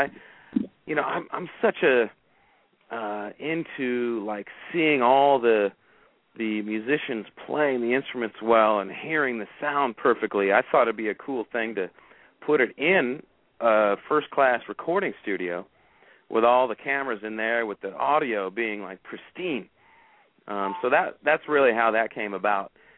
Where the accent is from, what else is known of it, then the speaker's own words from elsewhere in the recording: Decatur, Illinois, United States; I visit my hometown of Decatur. I go back to Chicago to the pizza joint I ate at.